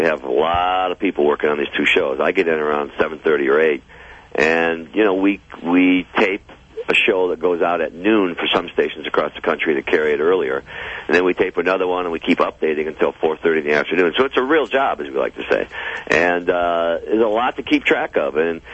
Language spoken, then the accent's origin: English; Midwest, United States; I don't lock my doors because I'm from the Midwest and I trust people.